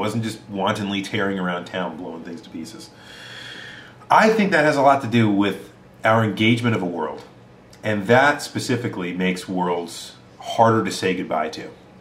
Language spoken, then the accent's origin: English; United States; but as an American, it's difficult for me to kind of really identify with some of the characters out there